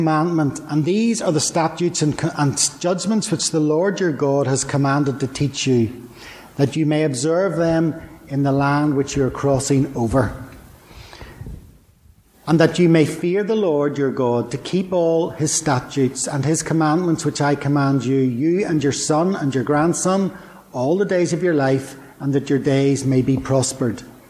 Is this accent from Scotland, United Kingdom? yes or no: no; Belfast, Northern Ireland, United Kingdom; And I remember I grew up in Belfast, and as a four-year-old boy